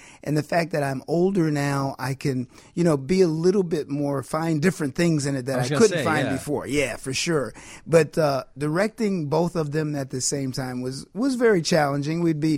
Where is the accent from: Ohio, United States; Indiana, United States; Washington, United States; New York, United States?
New York, United States; Buffalo; I'm from Buffalo, New York, and I was living in New York City at the time